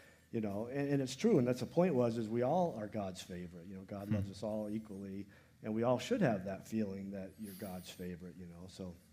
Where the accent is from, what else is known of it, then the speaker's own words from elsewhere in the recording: Butte, Montana, United States; And then growing up, in junior high, I was in Butte. I grew up in the Lutheran church there